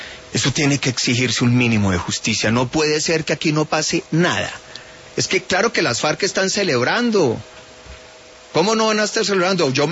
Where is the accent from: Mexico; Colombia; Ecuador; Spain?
Colombia; Pensilvania, Caldas; Pensilvania, mi pueblo, sufrió como pocos el Frente 47 de las FARC.